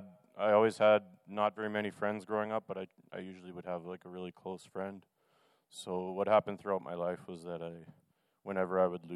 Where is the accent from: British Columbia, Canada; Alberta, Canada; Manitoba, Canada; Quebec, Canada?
Manitoba, Canada; Steinbach; born there; I'm 29 years old. I was born in Steinbach, Manitoba. I became a Christian at a very young age. I grew up in the church.